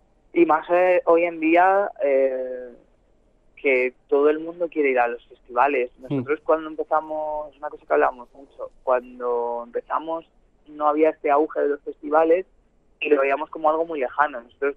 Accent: Talavera de la Reina, Castilla-La Mancha, Spain; yo soy de Talavera y he visto siempre toda mi vida a grupos

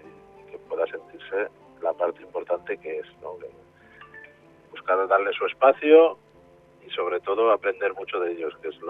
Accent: Valencia, Valencian Community, Spain; mi tierra de nadie no deja de ser mi ciudad, ¿no? Que es Valencia, que es donde tengo todo lo mío, ¿no?

